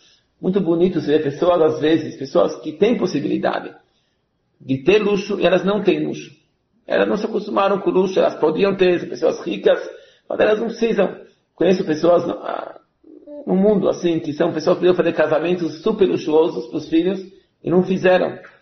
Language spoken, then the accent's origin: Portuguese; Hungary; Portuguese is a second language; Eu posso falar essa piada porque eu sou húngaro de casa, né?